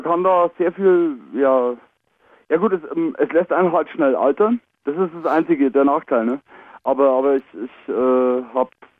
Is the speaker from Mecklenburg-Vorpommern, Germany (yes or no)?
no; Bavaria, Germany; Bei uns gibt es jetzt auch